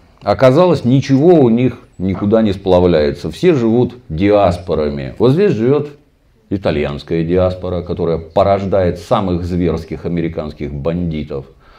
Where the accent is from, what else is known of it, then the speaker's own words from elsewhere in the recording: Saint Petersburg, Russia; Я там родился и вырос в Купчино.